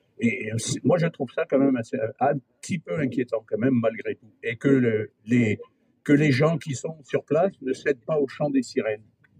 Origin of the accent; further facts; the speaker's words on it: Madagascar; born there; je suis né à Madagascar. Ma mère est malgache, mon père est français